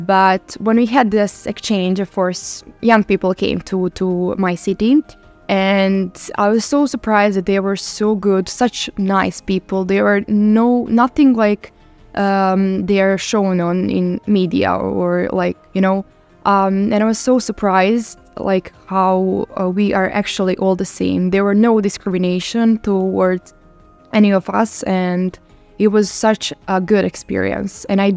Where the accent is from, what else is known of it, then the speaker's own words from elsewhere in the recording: Serbia; also born or lived in Bosnia and Herzegovina; obviously I'm from Serbia, but I was born in Bosnia and Herzegovina. And you know, in the Balkans, we only have like one race, so there are only white people living there.